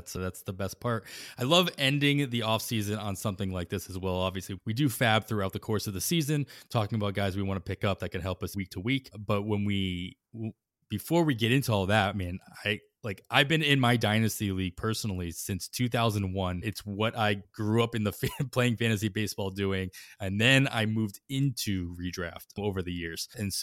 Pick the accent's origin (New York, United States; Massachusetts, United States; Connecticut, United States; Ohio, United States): Massachusetts, United States; I grew up in Western Mass. So I was the other way. I grew up with the high school and all that, and then I moved to Eastern Mass. I moved to Boston, and then I moved completely across the country to Oakland, California. And now I live in Indianapolis